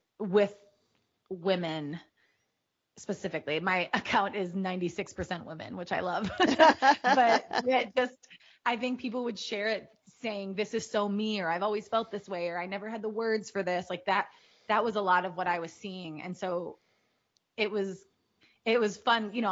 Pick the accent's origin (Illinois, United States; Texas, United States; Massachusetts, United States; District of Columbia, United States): Illinois, United States; Chicago; we are from very different parts of the country. I'm from Chicago.